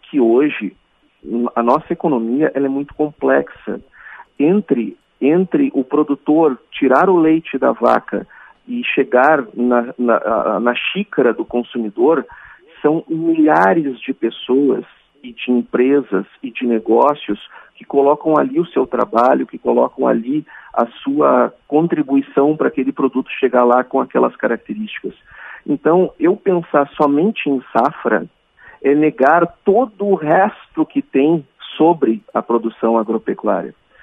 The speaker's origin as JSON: {"language": "Portuguese", "town": "Quaraí", "region": "Rio Grande do Sul", "country": "Brazil", "tie": "born there", "said": "quando eu era criança, eu morava no interior, eu nasci em Quaraí"}